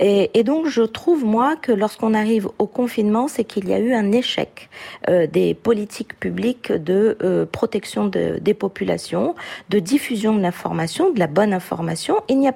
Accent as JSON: {"language": "French", "country": "Réunion", "said": "Alors, la situation chez nous à La Réunion, les chiffres sont différents"}